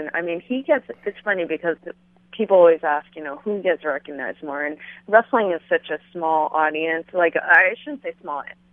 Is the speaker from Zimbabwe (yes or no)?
no; Canada; now in United States; And I'm Canadian, and I still have my Canadian citizenship, and I'm a permanent resident of the U.S.